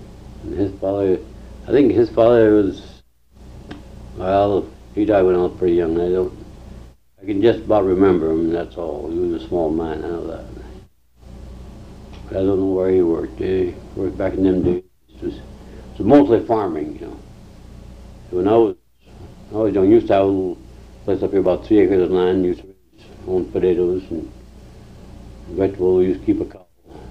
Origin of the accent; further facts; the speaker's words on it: Malone, New York, United States; born there; I was born on the River Road. I guess it's 19-2.